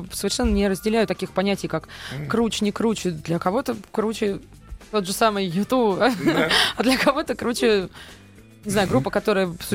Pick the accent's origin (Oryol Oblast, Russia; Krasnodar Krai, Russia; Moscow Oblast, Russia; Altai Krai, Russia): Moscow Oblast, Russia; also born or lived in Armenia; Я не московская даже, я подмосковная. Я родилась в Армении, но к тому моменту, когда я стала тем ребенком, который способен воспроизводить какие-то речевые